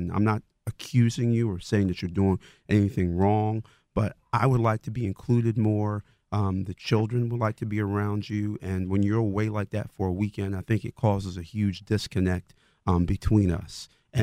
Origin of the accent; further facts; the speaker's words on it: Philadelphia, Pennsylvania, United States; now in New Jersey, United States; Myself, I'm from Philadelphia. I grew up in Philly. I'm the same way. I moved to New Jersey